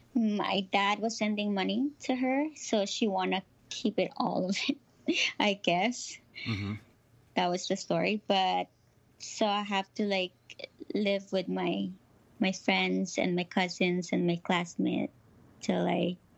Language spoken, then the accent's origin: English; Philippines; English is a second language; Same, like all Filipinos, kind of hard life, but yeah, I am here now.